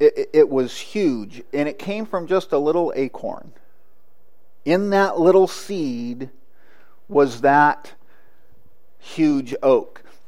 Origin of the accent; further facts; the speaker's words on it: California, United States; It's kind of like growing up in California, one of the trees that was in the area was oak trees.